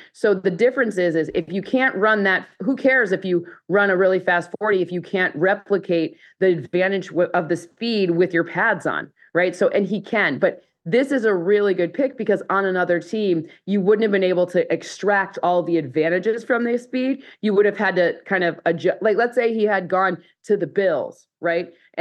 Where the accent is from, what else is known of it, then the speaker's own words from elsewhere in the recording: Midwest, United States; what's even funnier is I'm from the Midwest. I did my master's at Northwestern.